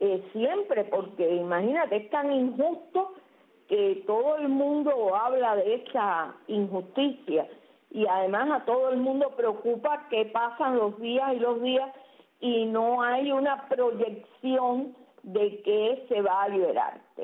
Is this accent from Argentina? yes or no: no; Cuba; los cubanos que vivimos aquí somos los CUP